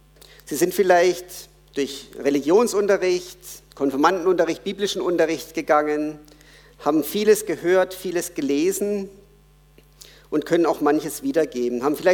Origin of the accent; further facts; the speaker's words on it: Baden-Württemberg, Germany; accent: Baden; ich hatte einen krassen badischen Dialekt, den keiner verstanden hat.